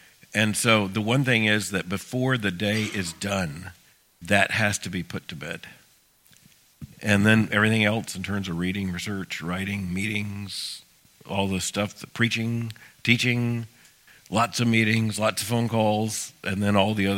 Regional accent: Florida, United States; And when I was a child growing up in Florida, both sets of my grandparents were so accessible to me that I could spend lots of the summer basically at their houses.

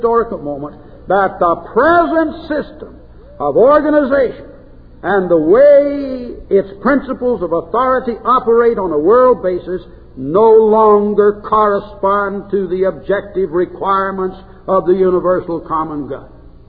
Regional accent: United States; As a Catholic, I'm proud of it. And as an American, I've learned from it.

